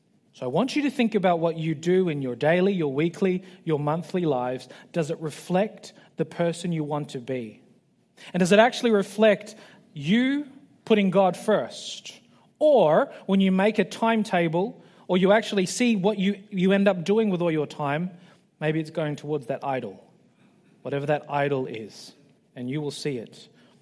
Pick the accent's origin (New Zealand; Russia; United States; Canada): New Zealand; I'm from New Zealand. Sport is basically a religion.